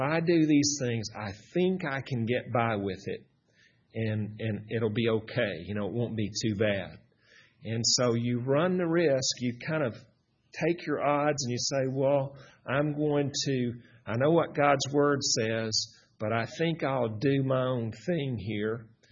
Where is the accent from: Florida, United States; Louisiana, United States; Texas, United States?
Texas, United States; I remember when I grew up in West Texas, and does everybody know what a horny toad is?